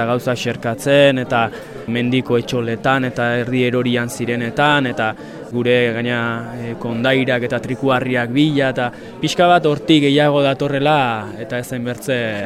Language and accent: Basque; Tolosa, Basque Country, Spain; born there; now in Baztan, Spain; jaiotzez Tolosarra naiz, eta ja bada 10kada bat edo pixkat gehiago, baztanen 60tan bizi naizela, beraz, ba, nafartua.